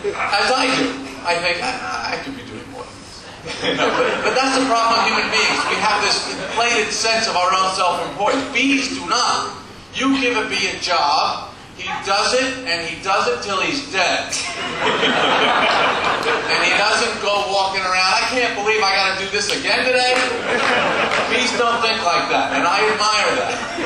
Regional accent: New York, United States; Now, for a Jewish boy growing up on Long Island, to have dinner with Steven Spielberg, this is like being bar mitzvah twice.

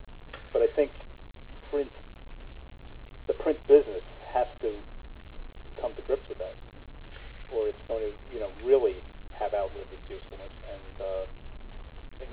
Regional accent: New York, United States; moved away as an adult; now in Los Angeles, United States; Well, I find, you know, since I relocated from New York to L.A., I read less because I used to do all the reading on the buses and trains.

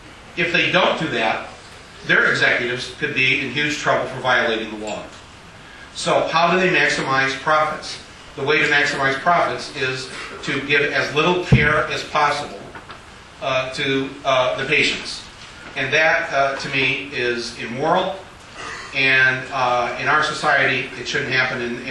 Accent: United States; I'm an American saying something's wrong with our system, something is right in Canada.

